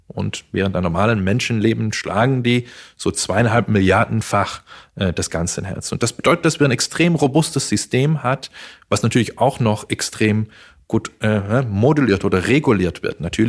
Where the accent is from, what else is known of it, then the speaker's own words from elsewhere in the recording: Netherlands; Genau, ich komme aus Holland, habe dort studiert